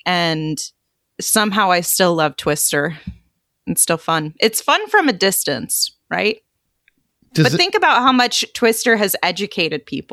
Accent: Midwest, United States; because I grew up in the Midwest and saw them all the time.

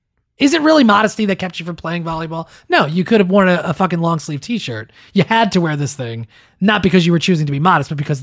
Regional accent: Australia; We're Australian, but we're also Muslim by choice.

